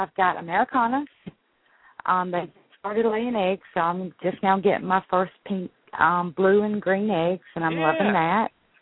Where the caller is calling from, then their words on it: South Carolina, United States; I'm calling from South Carolina.